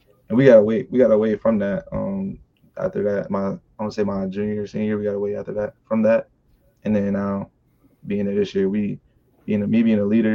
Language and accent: English; Virginia, United States; I'm from North Virginia. I went to Norby High School. Not the best type of area, you know.